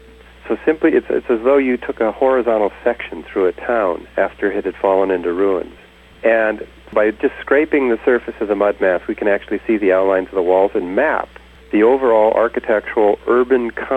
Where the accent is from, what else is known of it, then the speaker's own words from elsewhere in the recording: North Dakota, United States; if it were anywhere in my home state of North Dakota